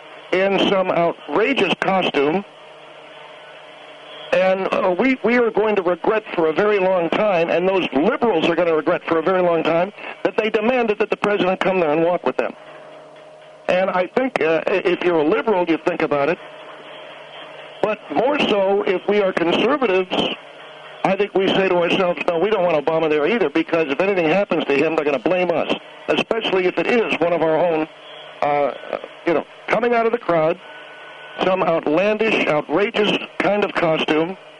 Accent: United States; because I'm an American and a patriot.

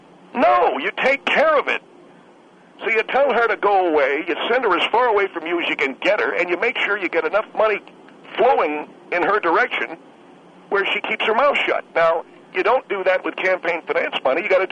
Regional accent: Beverly Hills, California, United States; and excuse me for saying this, I come from Beverly Hills.

